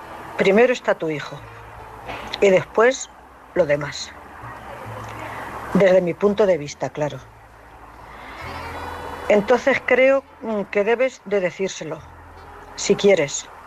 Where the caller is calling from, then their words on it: Cuenca, Castilla-La Mancha, Spain; de Cuenca.